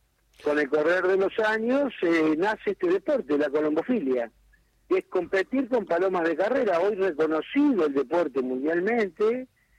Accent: Mercedes, Buenos Aires Province, Argentina; Está en el radio de la zona, yo soy de Mercedes, y corremos con la gente de San Antonio de Areco, de Arrecife, de San Pedro, de Baradero

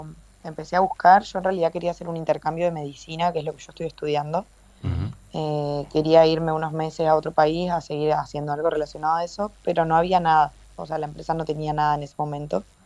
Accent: General Ramírez, Entre Ríos, Argentina; Soy de General Ramírez.

